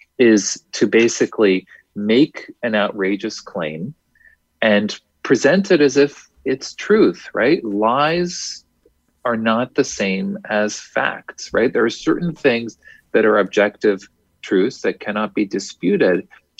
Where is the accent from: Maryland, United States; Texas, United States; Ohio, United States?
Texas, United States; Houston; I actually grew up in Texas, right? I grew up in Houston.